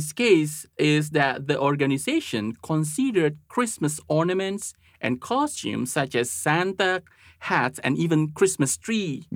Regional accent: Indonesia; English is a second language; I will use an example from Indonesia, my home country.

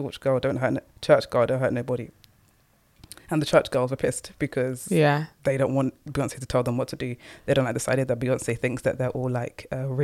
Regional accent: Dagenham, London, United Kingdom; I think I can be authentic because I'm a devil from Dagenham. I can do whatever the hell I want to do.

